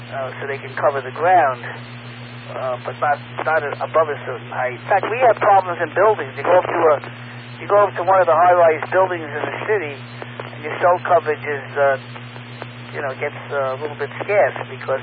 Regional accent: New York City, New York, United States; Boy, yeah, I was born and raised in New York City.

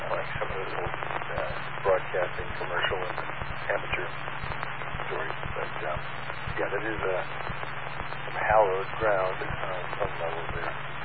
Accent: Paramus, New Jersey, United States; I grew up in Paramus, so.

